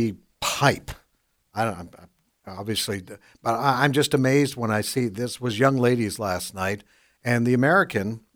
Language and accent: English; Canada; Yes, I'm from Canada.